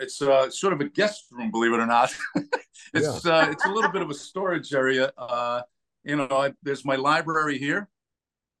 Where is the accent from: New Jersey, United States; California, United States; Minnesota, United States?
New Jersey, United States; I grew up in New Jersey around the life, you know?